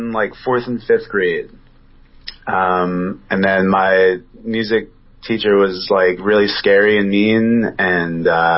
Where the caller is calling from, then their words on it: Levittown, Pennsylvania, United States; I am calling from my home in Levittown, Pennsylvania, which is